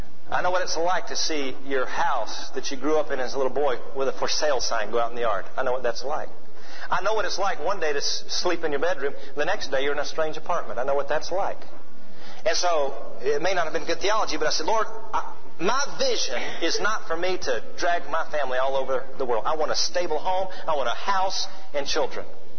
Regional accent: Atlanta, Georgia, United States; I grew up in Atlanta, and I was home on a college break. And I went to my old church, Emory Presbyterian Church.

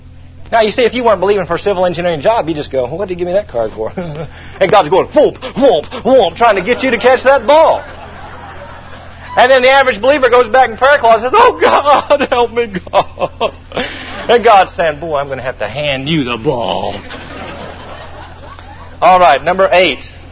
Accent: Atlanta, Georgia, United States; also born or lived in Vidalia; And so I'd never lived in a small town. I grew up in Atlanta.

